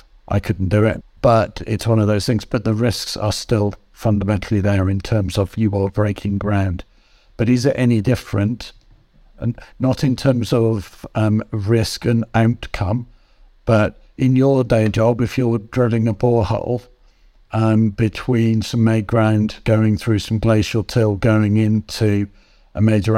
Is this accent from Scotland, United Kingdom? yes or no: no; West Midlands, United Kingdom; also born or lived in North East England; So I've lived in two areas that are a great industrial legacy. So I'm from Shropshire, which is the home of the Industrial Revolution.